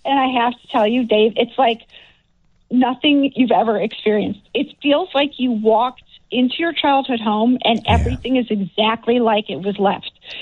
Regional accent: Elmhurst, Illinois, United States; Yes, I'm from Elmhurst.

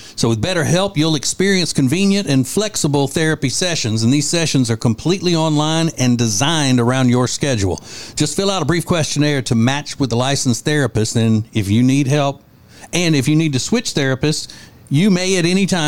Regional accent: Louisiana, United States; What about voodoo? You believe in that? Like, we're from Louisiana

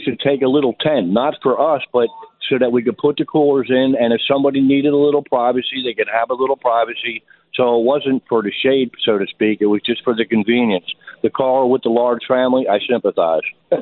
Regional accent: Ireland; I'm Irish.

